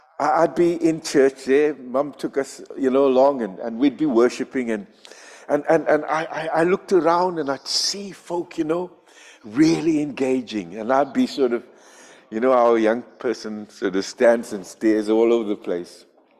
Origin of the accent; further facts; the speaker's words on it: Bulawayo, Zimbabwe; And then one day, Billy Graham came to Rhodesia, to Bulawayo, my hometown.